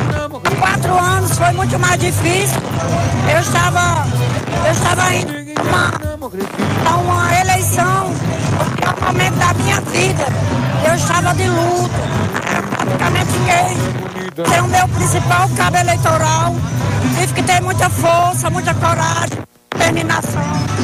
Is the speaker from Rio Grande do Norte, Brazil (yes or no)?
yes; São Fernando, Rio Grande do Norte, Brazil; also born or lived in Caicó; Nasci em casa, não foi nem maternidade. Saí daqui com 5 anos e foi crescida em São Fernando, na zona rural, na fazenda Pitombeira.